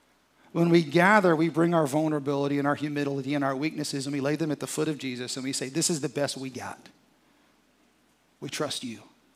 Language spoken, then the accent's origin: English; the South, United States; I was raised in the South and Southern Baptist.